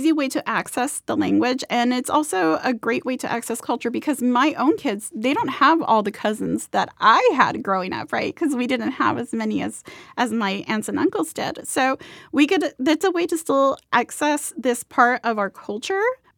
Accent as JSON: {"language": "English", "town": "National City", "region": "California", "country": "United States", "said": "So I am from National City, and, you know, we're like 7 miles from the border. And I grew up and I still speak English and Spanish to this day."}